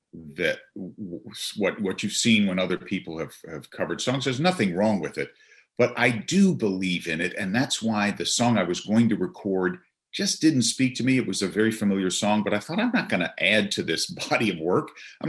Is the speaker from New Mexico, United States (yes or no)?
no; Chapel Hill, North Carolina, United States; I wrote one called … which was the street I grew up on in Chapel Hill, Ken.